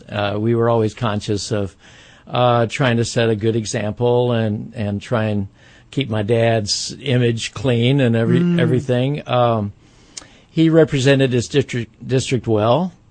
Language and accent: English; Oklahoma City, Oklahoma, United States; also born or lived in Albuquerque, New Mexico / Northern Virginia; Well, I was born in Albuquerque, New Mexico, grew up in Oklahoma City for the most part until my dad got involved in politics and we had to move back and forth from Oklahoma to Washington, D.C., Northern Virginia area.